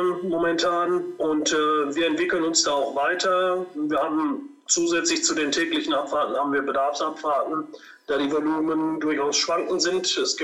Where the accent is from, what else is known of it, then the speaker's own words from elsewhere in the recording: North Rhine-Westphalia, Germany; born there; Das liegt aber daran, dass ich diverse Wurzeln in mir trage. Portugiesisch ist richtig, durch und durch, aber ich bin gebürtiger Westfale